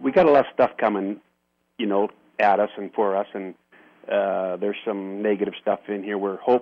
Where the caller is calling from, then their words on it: Cranbrook, British Columbia, Canada; Cranbrook, British Columbia.